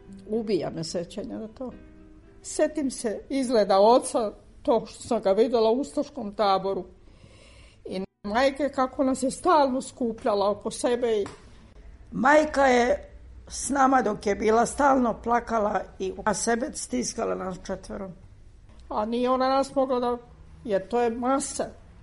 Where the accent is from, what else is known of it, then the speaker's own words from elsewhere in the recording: Sisak, Sisak-Moslavina County, Croatia; Mi smo iz Siska došli u Zagreb.